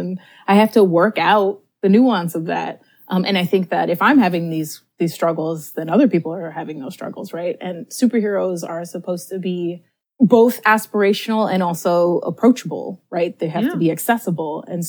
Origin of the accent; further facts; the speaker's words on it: New York City, New York, United States; I grew up in New York City, you know, I was born in 85.